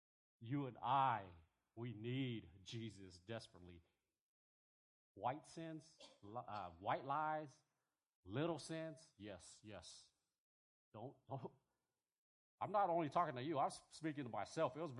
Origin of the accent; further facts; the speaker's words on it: American Samoa; You know, I was raised by my grandmother, and for 8 years I was raised in American Samoa. It's a little tiny island.